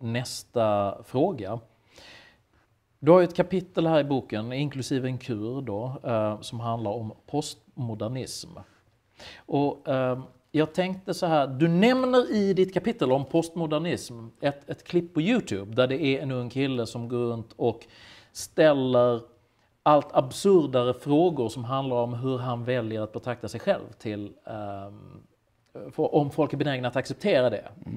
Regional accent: Sweden; Och som svensk var jag förtvivlad

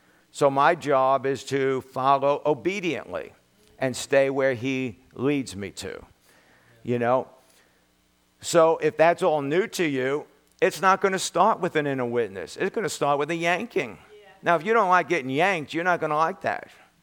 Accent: Brooklyn, New York, United States; You know, when I lived in New York, I was brought up in Brooklyn. We were brought up in the slums.

